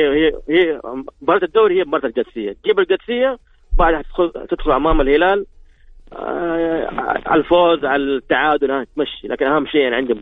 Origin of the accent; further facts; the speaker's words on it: Jeddah, Makkah Province, Saudi Arabia; now in Riyadh, Saudi Arabia; أنا مستم من جدة بس حاليا في الرياض، عندي عمل هناك